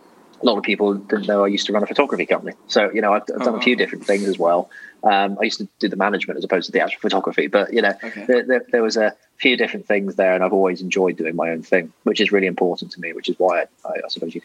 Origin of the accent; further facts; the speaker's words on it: United Kingdom; I'm British.